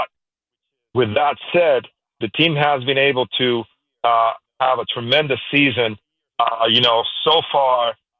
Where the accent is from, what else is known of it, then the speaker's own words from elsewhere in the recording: Puerto Rico; My background, I grew up in Puerto Rico, and my mom was an educator.